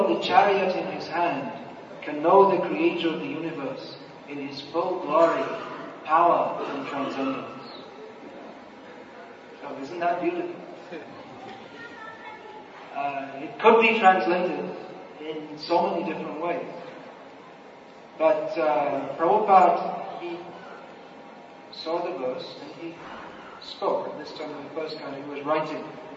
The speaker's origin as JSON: {"language": "English", "region": "England", "country": "United Kingdom", "said": "English, I'm also English."}